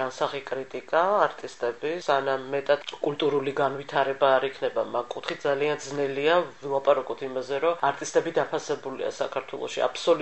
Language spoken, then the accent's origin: Georgian; Batumi, Adjara, Georgia; ვარ ბათუმელი, დავიბადე და გავიზარდე ბათუმში და ბათუმი არის ის ჩემი ნაწილი და ის ჩემი ქალაქი, რომელიც ძალიან მიყვარს.